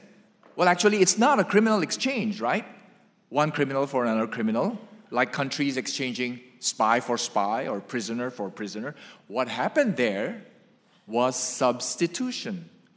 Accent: Philippines; English is a second language; Now, I grew up in the Philippines where during Holy Week, which starts on Thursday, Maundy, Thursday, Good Friday, Black Saturday, stretches until Easter Sunday.

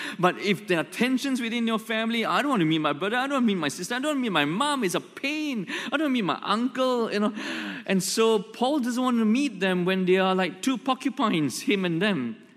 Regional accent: Malaysia; now in Singapore; I loved it in Singapore when I came here from Malaysia after I graduated from Australia.

